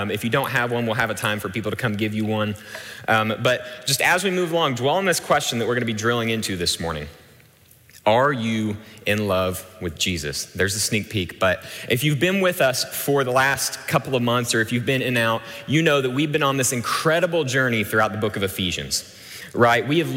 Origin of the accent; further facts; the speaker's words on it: Dallas, Texas, United States; But I was born and raised in Dallas, proud Cowboys fan, and what do you know?